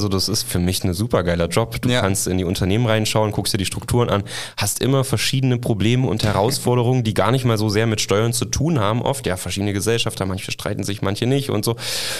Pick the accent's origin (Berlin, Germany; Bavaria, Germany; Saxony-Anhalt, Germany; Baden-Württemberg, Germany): Saxony-Anhalt, Germany; Und ich komme aus Sachsen-Anhalt, ja.